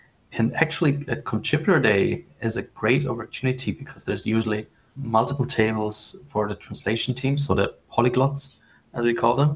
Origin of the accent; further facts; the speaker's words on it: Switzerland; it happens to be in my home country, Switzerland.